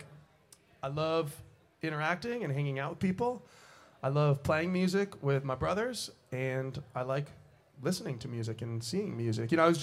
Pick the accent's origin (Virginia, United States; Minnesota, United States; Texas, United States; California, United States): California, United States; Los Angeles; I'm from Los Angeles. I'm like born, raised, currently live in Los Angeles. My family's all there with me, and it's like, that's my home.